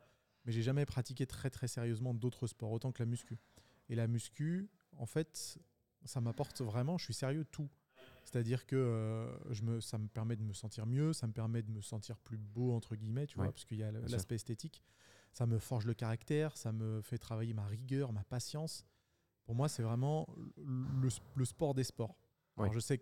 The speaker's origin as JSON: {"language": "French", "town": "Lyon", "region": "Auvergne-Rhône-Alpes", "country": "France", "tie": "born or raised there", "said": "Lyonnais de pure souche. Je suis né à Lyon, alors j'ai passé quelques années à Saint-Étienne pour mes études d'art plastique, mais sinon non, j'ai toujours été à Lyon."}